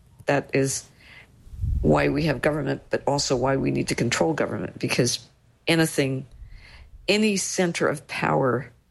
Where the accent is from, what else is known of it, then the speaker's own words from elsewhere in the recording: New York, United States; As a New Yorker, I'm really excited.